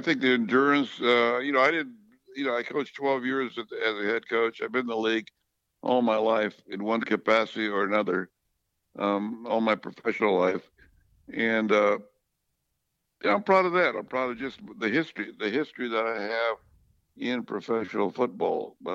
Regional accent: Sanger, California, United States; I have a foundation in my hometown of Sanger

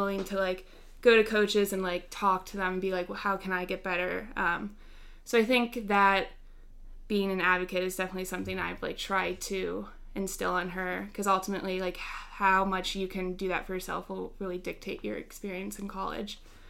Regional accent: Maryland, United States; And I would say also I am from Maryland, so I knew I kind of wanted to do something different than what a lot of my friends were doing

